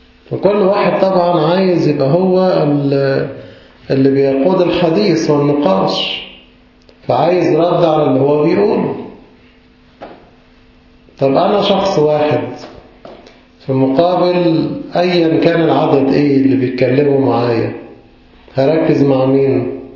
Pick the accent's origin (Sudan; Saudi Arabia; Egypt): Egypt; ما تعودناش عليها كمصريين، صح؟ لكن لما تيجي بقى تخرج من المجتمع المصري لمجتمع آخر